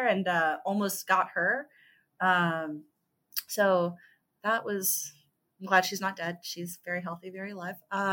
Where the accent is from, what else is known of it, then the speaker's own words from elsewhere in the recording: San Ramon, California, United States; I grew up in San Ramon, which is in Contra Costa County. Super fun.